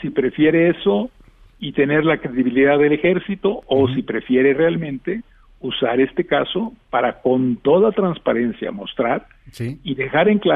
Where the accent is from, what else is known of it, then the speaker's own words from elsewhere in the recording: Mexico; Me temo, como muchos mexicanos, que como lo que ha ocurrido en otros casos